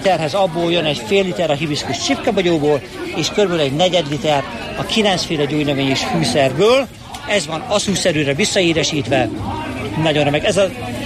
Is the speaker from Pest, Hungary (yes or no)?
no; Borsod-Abaúj-Zemplén, Hungary; én borsodi vagyok, Diózsőrben van a pincém